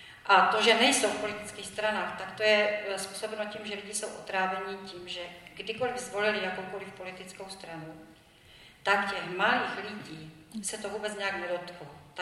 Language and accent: Czech; Ostrava, Moravian-Silesian Region, Czechia; jsem z Ostravy.